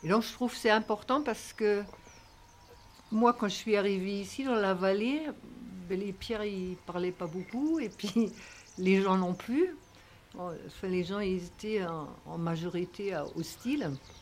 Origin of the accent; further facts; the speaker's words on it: Germany; Je suis citadine, je suis allemande aussi.